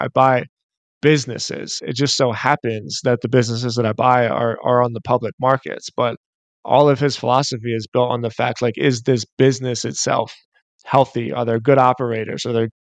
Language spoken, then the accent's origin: English; Philadelphia, Pennsylvania, United States; Like I said, I'm from Philly.